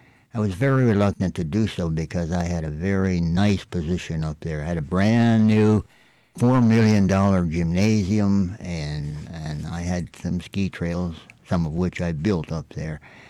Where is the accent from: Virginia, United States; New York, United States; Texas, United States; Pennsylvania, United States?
Pennsylvania, United States; moved away as an adult; That was in the mountains of Pennsylvania.